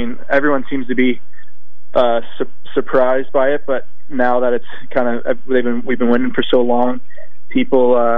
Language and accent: English; Orlando, Florida, United States; Orlando, Florida.